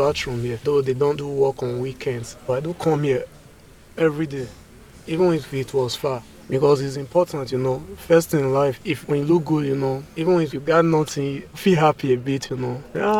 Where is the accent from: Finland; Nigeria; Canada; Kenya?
Nigeria; moved away as an adult; also born or lived in Italy; now in New York, United States; from Nigeria, and I'm 27 years old. So I've been in New York for 2 months plus.